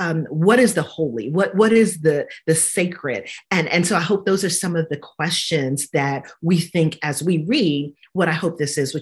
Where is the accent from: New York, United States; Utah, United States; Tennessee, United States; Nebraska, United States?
New York, United States; Brooklyn; Like I said, a Black woman, little Black girl growing up in Holiness Pentecostal Church in Brooklyn, New York.